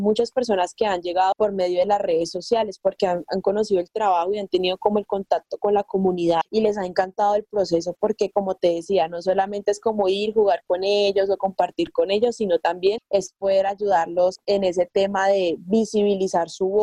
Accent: Cali, Valle del Cauca, Colombia; yo soy de aquí de Cali, yo tengo 21 años de edad. … yo soy psicóloga, ingresada a la San Buenaventura, de la Universidad de San Buenaventura de aquí de Cali.

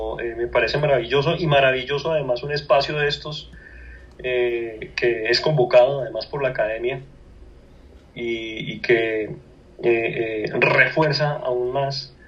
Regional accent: Bogotá, Colombia; born or raised there

